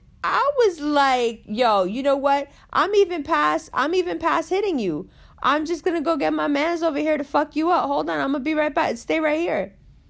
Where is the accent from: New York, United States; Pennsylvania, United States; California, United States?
New York, United States; like we grew up in Harlem together, like we came up together